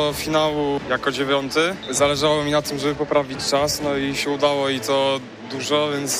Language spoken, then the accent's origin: Polish; Warsaw, Masovian Voivodeship, Poland; Dzień dobry, jestem … z Warszawy.